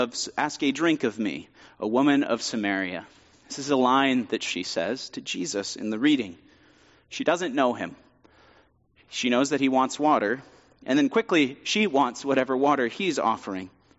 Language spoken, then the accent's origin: English; Abilene, Texas, United States; born there; I was born in Abilene, I can make that joke.